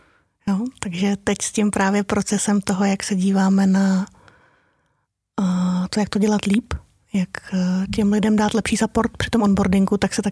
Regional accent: Tábor, South Bohemian Region, Czechia; tak já jsem od Tábora

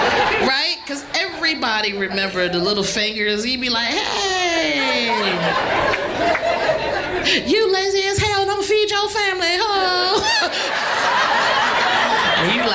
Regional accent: Detroit, Michigan, United States; moved away as an adult; now in Austin, United States; I'm originally from Detroit, but I do live in Austin, Texas now. Yes. Been there about 13 years. Didn't know anybody when I first moved there.

